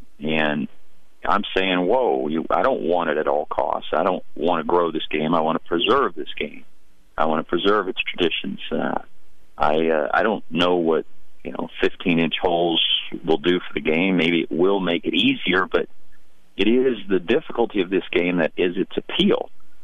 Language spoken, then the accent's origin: English; Dallas, Texas, United States; I grew up in Dallas. I have a lot of mutual friends to Jordan Spieth. We went to the same school.